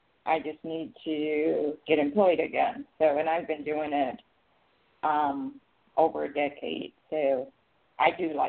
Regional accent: Georgia, United States

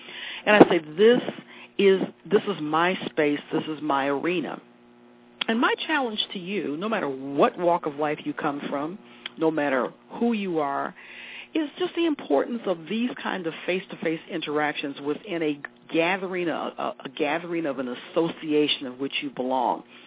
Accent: Detroit, Michigan, United States; I came to my conference in Detroit, my hometown, in 1986.

